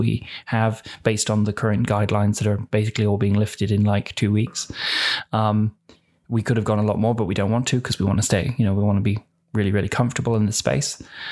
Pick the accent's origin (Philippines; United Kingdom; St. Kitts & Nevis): United Kingdom; I am British. I am a citizen, but I'm not residing in the UK.